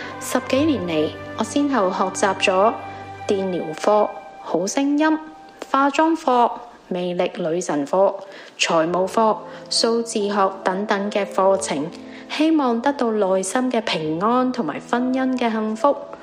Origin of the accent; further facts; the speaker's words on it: southern China, China; accent: southern accent; 南方长大的我去了东北上大学，班上面几乎都是北方人，我的南方口音成为同学的笑话